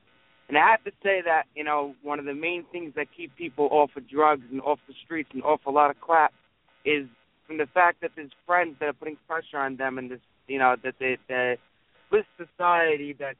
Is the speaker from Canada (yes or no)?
no; New York, United States; I'm from New York.